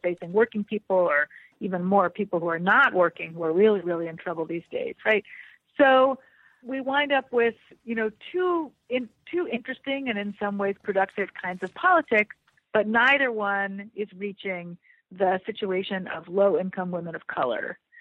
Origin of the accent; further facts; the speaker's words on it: Vermont, United States; I'm from Vermont.